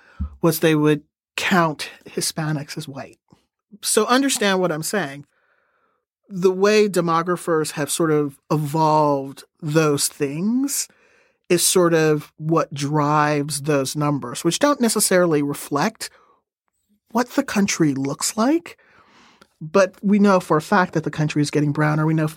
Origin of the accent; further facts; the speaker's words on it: Houston, Texas, United States; growing up in Texas and Houston, when I became school-aged, we weren't segregated.